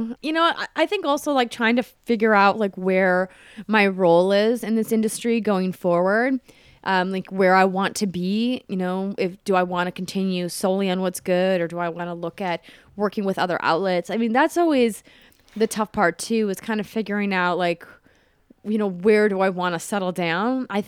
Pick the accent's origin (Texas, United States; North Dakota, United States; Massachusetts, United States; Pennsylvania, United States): North Dakota, United States; Fargo; also born or lived in Minnesota; I mean, I grew up in Fargo, North Dakota. I went to school in Minnesota and I found classes.